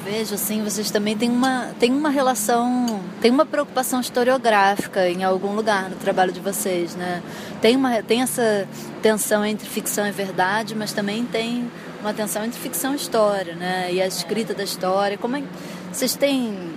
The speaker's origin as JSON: {"language": "Portuguese", "country": "Brazil", "said": "E isso tem a ver com o nosso desprendimento com relação à memória, né? Como brasileiros."}